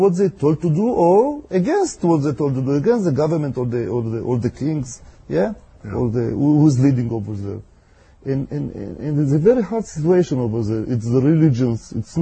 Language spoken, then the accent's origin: English; Romania; born there; English is a second language; My parents was they are. I was born in Romania